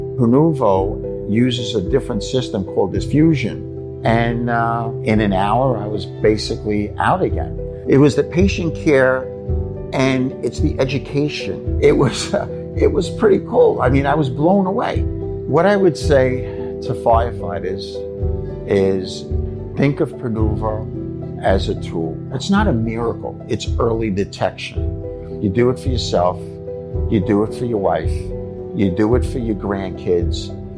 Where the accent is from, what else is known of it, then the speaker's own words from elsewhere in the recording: New York City, New York, United States; I'm a retired New York City firefighter. I'm a New Yorker in and out.